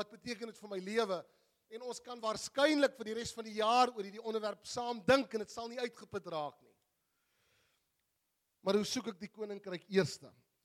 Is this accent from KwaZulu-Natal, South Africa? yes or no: yes; Durban, KwaZulu-Natal, South Africa; Hy doen iets in Durban wil waar ek vandaan kom ook.